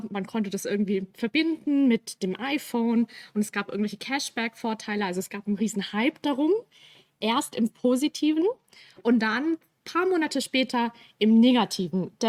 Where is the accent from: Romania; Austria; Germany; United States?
Germany; Bavaria; Ich komme aus Bayern, das merkt man vielleicht.